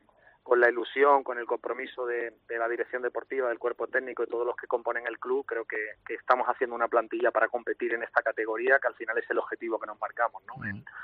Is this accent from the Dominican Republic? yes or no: no; Málaga, Andalusia, Spain; inevitablemente soy de Málaga, pero claro, en mi caso se da también una circunstancia bastante particular, ¿no? Mi familia es gallega por parte de padre, de hecho … es gallego